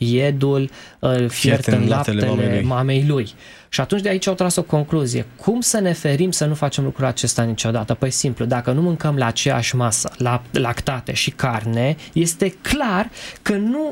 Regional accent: Transylvania, Romania; Eu sunt din Ardeal

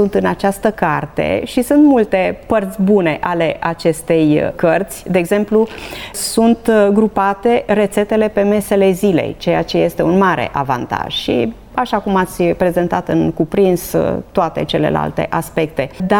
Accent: Transylvania, Romania; smântână mai mâncam pentru că sunt ardeleancă

